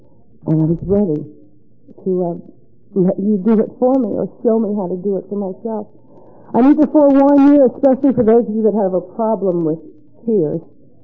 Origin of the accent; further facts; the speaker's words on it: Atlanta, Georgia, United States; As a kid, I grew up in Atlanta, always feeling like there was a big party going on somewhere.